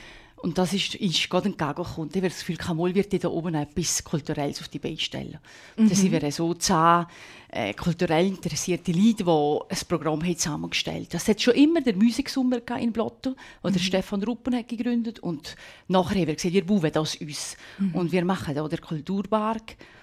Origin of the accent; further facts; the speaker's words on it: Valais, Switzerland; Wir sind beide Walliser und sind gerne zurückgekommen.